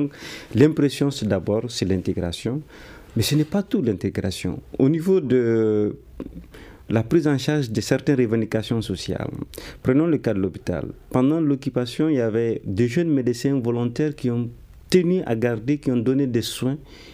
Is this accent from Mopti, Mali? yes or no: no; Gao, Mali; je suis de Gao